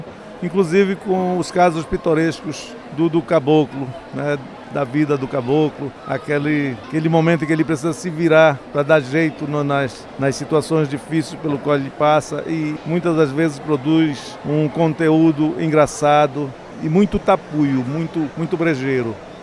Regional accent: Óbidos, Pará, Brazil; sou de Óbidos, oeste do Pará

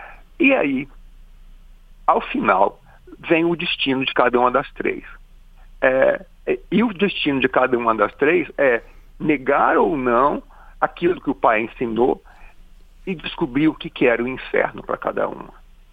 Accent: Minas Gerais, Brazil; Nasceu porque eu presenciei, quando novo, porque eu sou mineiro, procissões de Semana Santa em que as BUs cantavam.

